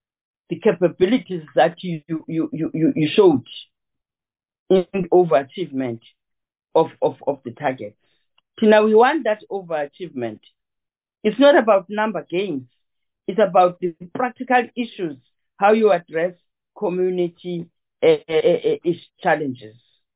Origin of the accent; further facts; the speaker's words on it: Eastern Cape, South Africa; I come from the Eastern Cape. I still want to hear, have you arrived in the Eastern Cape?